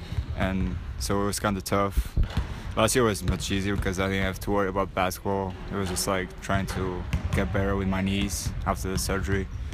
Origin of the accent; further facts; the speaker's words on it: Coimbra, Coimbra District, Portugal; English is a second language; now in United States; Portugal, like a little town like called Coimbra. It's like a student city in Portugal